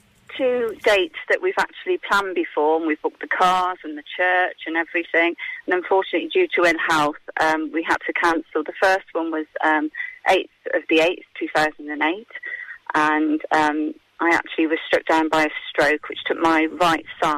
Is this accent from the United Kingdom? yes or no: yes; Worcester, West Midlands, United Kingdom; We met, Stuart's from Staffordshire, and obviously I'm from Worcester